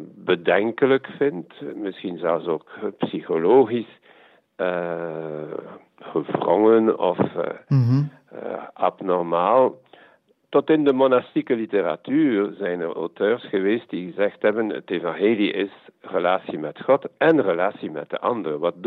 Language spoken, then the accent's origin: Dutch; Bruges, West Flanders, Belgium; ik ben een Bruggeling die relatief jong in een Benedictijns klooster binnengestapt is. Dat was in 64 en toen was ik 19 jaar.